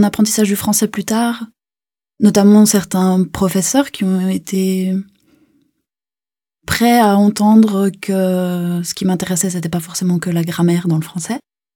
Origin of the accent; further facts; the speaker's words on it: Jura, Switzerland; also born or lived in La Chaux-de-Fonds / Geneva / India; j'ai 26 ans, je suis étudiante. J'ai grandi dans le Jura, donc dans le Jura suisse, dans les Franches Montagnes même. Et après, je suis partie sur Chaux-de-Fonds, puis sur Genève, donc l'accent du français a évolué avec ça aussi un peu.